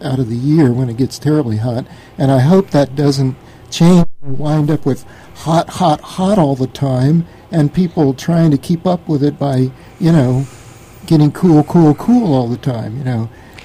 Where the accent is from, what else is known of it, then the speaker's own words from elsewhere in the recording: Florida, United States; the way I grew up in the Florida houses, they used to have, you know, front porches and open, you know, a lot of circulation.